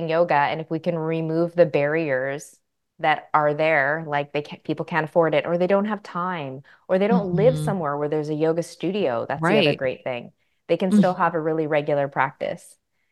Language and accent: English; California, United States; moved away as an adult; now in Canada; I was raised in California. I was born in Canada, raised in California, and decided to move back to British Columbia. And when I did in my mid-20s